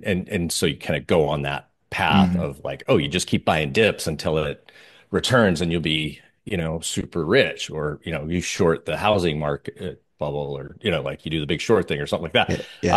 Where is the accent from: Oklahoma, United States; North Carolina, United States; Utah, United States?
Utah, United States; I'm from Utah, so like small town.